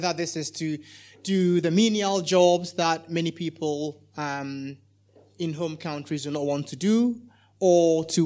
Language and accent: English; Ghana; I am originally from Ghana